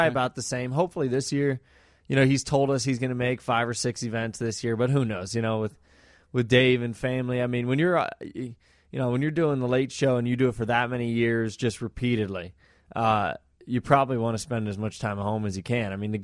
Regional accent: Columbus, Ohio, United States; I'm from Columbus, Ohio, so that was my home race.

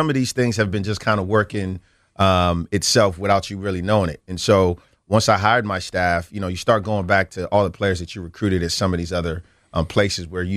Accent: Nigeria; I wouldn't be here without the culture that, you know, I have being a Nigerian.

